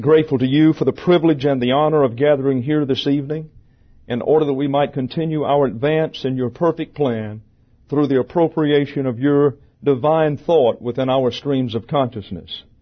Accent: Alabama, United States; But I'm going to do the best I can to speak Southern while I'm here. How am I doing? See, I can do this. I'm originally from Alabama.

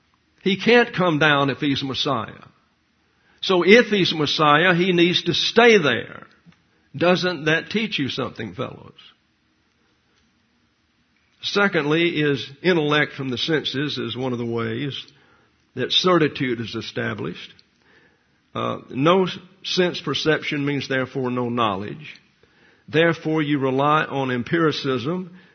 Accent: the South, United States; So I'm from the South, so I don't get all the syllables and that kind of thing.

